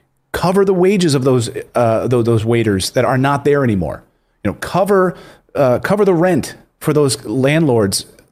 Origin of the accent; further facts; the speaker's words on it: Pennsylvania, United States; I was watching Senator Pat Toomey from my home state of Pennsylvania